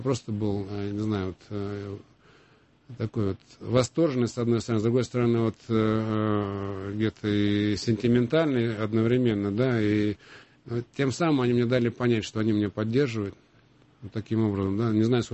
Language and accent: Russian; Moscow, Russia; Я родился в Москве, в Бескудниково, в общем, в рабочем поселке, как они раньше назывались, в бараке.